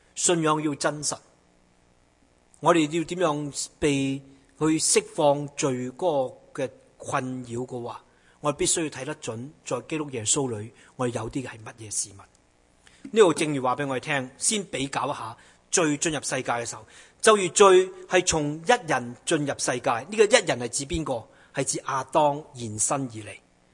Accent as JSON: {"language": "Cantonese", "country": "China"}